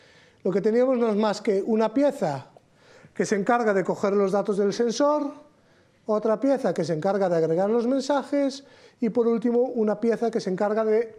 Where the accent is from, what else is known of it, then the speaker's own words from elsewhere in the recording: Galicia, Spain; aunque es muy gallego, yo soy gallego